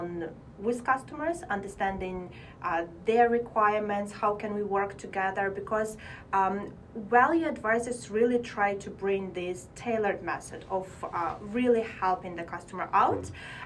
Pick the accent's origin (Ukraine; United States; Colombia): Ukraine; moved away; also born or lived in China; like growing up in Ukraine, which is developing country, then going to China, which is super developing country, and coming back to West Europe